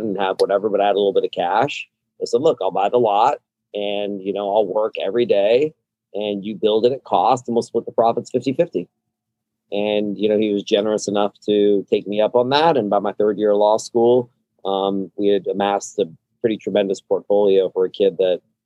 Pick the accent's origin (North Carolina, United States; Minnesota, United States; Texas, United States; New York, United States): Texas, United States; Austin; born there; So I was born in Austin.